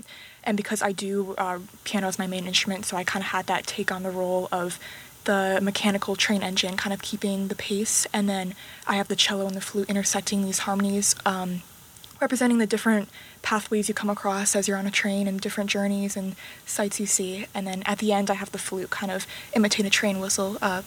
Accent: Niskayuna, New York, United States; I'm from Niskayuna, New York.

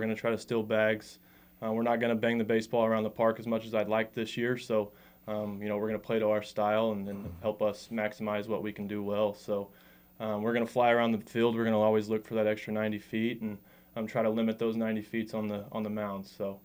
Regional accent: Lawton, Oklahoma, United States; You know, I was born and raised here in Lawton, Oklahoma, and I don't think I've seen that place change at all

